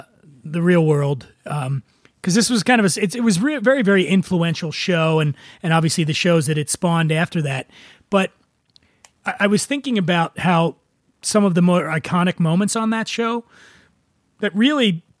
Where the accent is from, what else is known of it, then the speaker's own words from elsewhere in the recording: Pennsylvania, United States; born there; And that brings up somebody who was born in the same state as me.